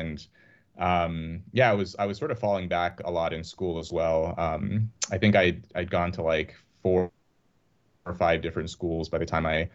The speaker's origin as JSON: {"language": "English", "town": "Los Angeles", "region": "California", "country": "United States", "tie": "born there", "said": "So, you know, I was born in Los Angeles."}